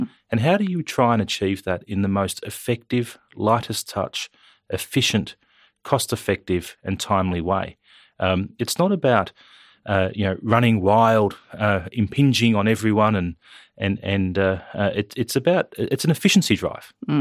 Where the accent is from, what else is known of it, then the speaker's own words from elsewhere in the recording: Wyalong, New South Wales, Australia; also born or lived in Central Coast; I grew up in Wyalong and New South Wales Central Coast, but I went to university here in Canberra.